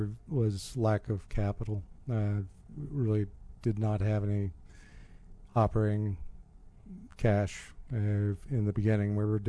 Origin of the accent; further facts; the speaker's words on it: McLean, Virginia, United States; also born or lived in Pensacola; In this area in McLean, Virginia.